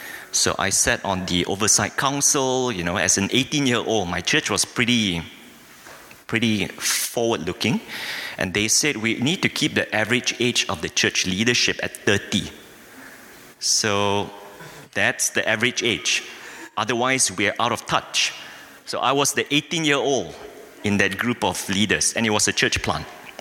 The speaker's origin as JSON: {"language": "English", "country": "Malaysia", "moved": "as an adult", "lives_now": "South Africa", "said": "Okay, I'm Malaysian by nationality. My wife, Wan Yi, also Malaysian. We relocated to South Africa just slightly over 14 years ago."}